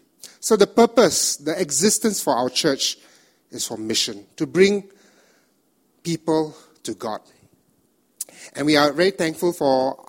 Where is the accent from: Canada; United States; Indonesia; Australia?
Indonesia; I come from Indonesia